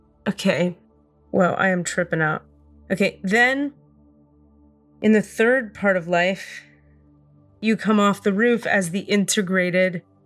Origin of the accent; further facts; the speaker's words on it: Miami, Florida, United States; the area code of Miami is 305, and I was born and raised in Miami.